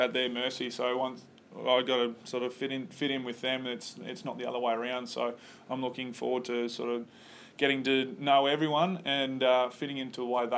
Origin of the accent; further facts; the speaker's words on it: Cairns, Queensland, Australia; Everyone knows Queensland's not the biggest football state, so, and me being a Queenslander from Cairns, I'm not the biggest footy head